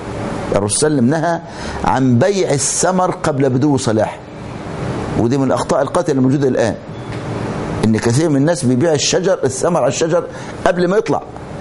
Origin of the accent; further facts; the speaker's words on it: Egypt; يعني عندنا في مصر، أنا حقيقة من آيات الله اللي رأيتها بعيني، أنا عشت في الريف فترة